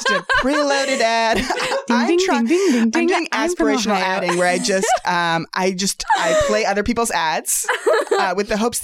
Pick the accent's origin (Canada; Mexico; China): Canada; now in United States; I'm Canadian living here on a green card